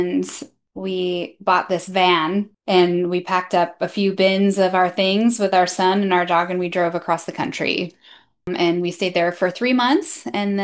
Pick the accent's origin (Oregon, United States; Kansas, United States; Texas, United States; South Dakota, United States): Oregon, United States; Portland; So we decided to come back to Oregon. I grew up in Portland.